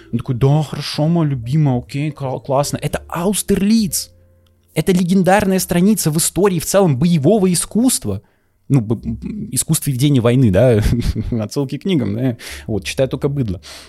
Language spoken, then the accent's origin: Russian; Russia; я из России